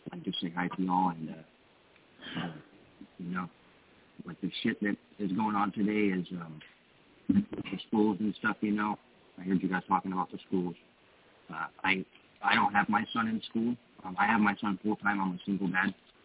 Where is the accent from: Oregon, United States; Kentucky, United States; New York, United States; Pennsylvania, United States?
Oregon, United States; Salem; And I'm from Salem, Oregon.